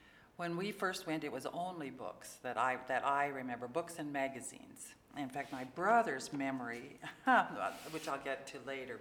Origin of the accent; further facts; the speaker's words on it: Portland, Oregon, United States; I moved away from my hometown, my home house, all of probably 5 or 6 miles, and currently live just east of I-5, one block off of Lombard, sort of like what I did when I was growing up.